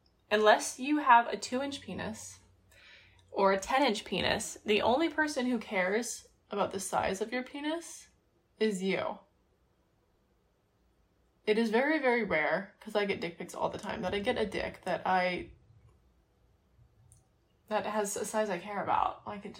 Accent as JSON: {"language": "English", "region": "California", "country": "United States", "also_born_or_lived": "Iowa", "said": "Nope! I'm not from Iowa. I am a California girl, but I did live in Iowa my sophomore year of high school."}